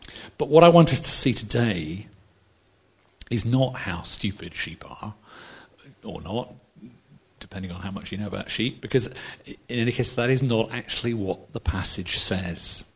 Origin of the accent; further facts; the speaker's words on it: Pyrford, South East England, United Kingdom; I grew up in Surrey, you may know, in a village called Purford, and we were part of an Anglican church there.